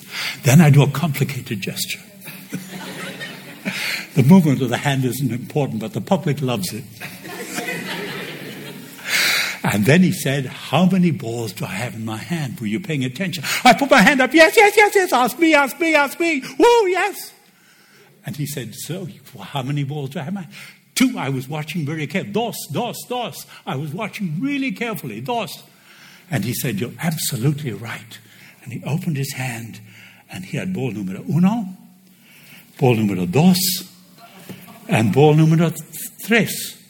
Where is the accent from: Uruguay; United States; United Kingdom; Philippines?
Uruguay; moved away; also born or lived in Argentina; We lived in Argentina. I'm from Uruguay, lived in Argentina